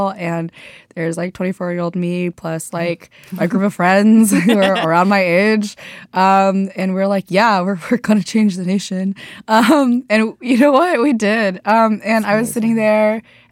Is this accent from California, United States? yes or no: yes; Corona, California, United States; I grew up in Corona, California. So Southern California.